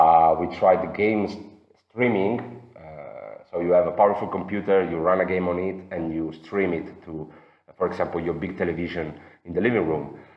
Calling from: Florence, Tuscany, Italy; English is a second language; Yeah, hi, John, and hi, listeners. Yeah, I'm calling from Florence.

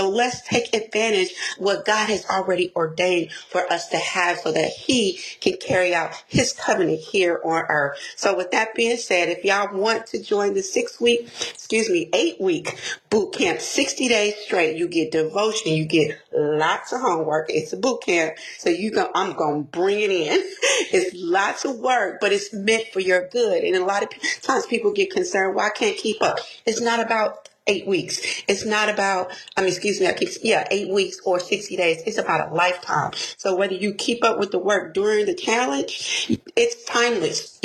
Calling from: Houston, Texas, United States; I'm tapping in from Houston, Texas. It's a little rainy, but rain is good.

